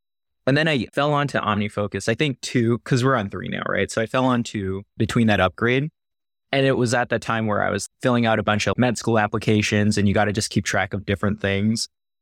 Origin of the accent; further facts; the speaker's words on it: California, United States; also born or lived in San Diego, United States; So I guess where I'm from, so I grew up primarily in California. I guess this kind of makes sense in hindsight, but I grew up so specifically Northern California, where Apple was blowing up at the time and all that stuff.